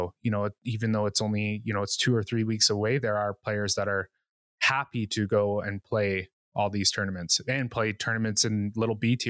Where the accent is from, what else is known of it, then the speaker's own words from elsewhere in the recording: Invermere, British Columbia, Canada; I'm from Invermere, BC. So we have a pretty small but very passionate disc golf community here.